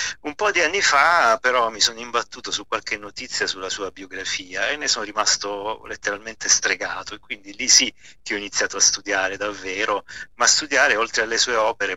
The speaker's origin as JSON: {"language": "Italian", "town": "Taranto", "region": "Apulia", "country": "Italy", "lives_now": "Milan, Italy", "said": "io sono un tarantino che vive a Milano"}